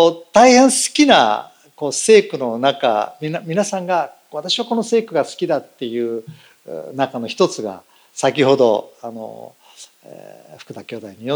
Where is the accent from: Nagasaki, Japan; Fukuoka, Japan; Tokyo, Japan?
Tokyo, Japan; Setagaya; 東京の世田谷三軒茶屋で生まれ育ちました。